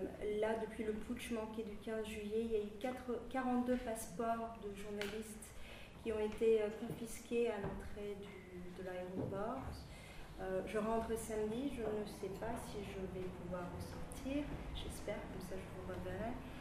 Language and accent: French; Turkey; moi je suis née, j'ai grandi en Turquie